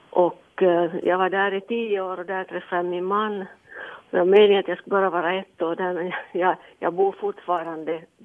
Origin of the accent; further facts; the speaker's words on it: Vaasa, Ostrobothnia, Finland; moved away as an adult; also born or lived in Stockholm / Copenhagen; att jag är ursprungligen hemma från Vasa.